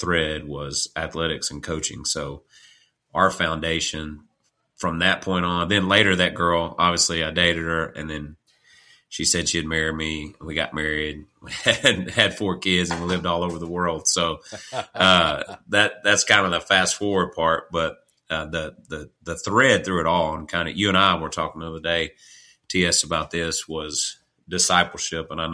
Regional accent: Arkansas, United States; I'm from Eastern Arkansas, the Delta, as people know it.

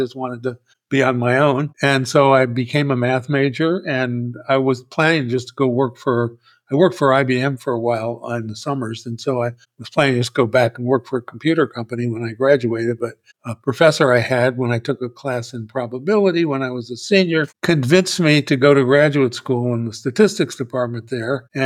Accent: Washington, District of Columbia, United States; I grew up on the East Coast in the Washington, D.C. area, and sort of knew about Berkeley, California.

